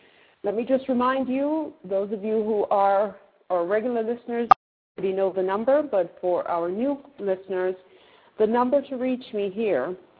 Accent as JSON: {"language": "English", "town": "Manchester", "region": "North West England", "country": "United Kingdom", "said": "I'm from Manchester. To me, the hills of Manchester, the feeling of winter"}